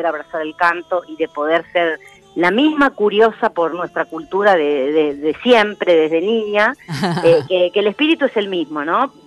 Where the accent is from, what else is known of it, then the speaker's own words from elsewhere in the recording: Río Grande, Tierra del Fuego, Argentina; yo soy de Tierra del Fuego y ando como una viajerita un poco por toda la Argentina